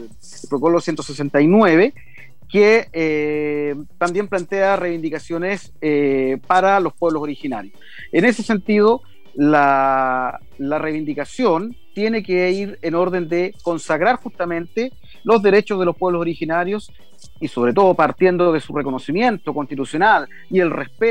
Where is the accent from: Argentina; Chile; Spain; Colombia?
Chile; como pueblo chileno no estamos dispuestos a aceptar ni menos tolerar